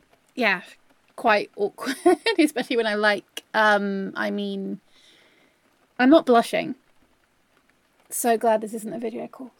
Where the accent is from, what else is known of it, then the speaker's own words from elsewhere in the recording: England, United Kingdom; Yes, I'm very English.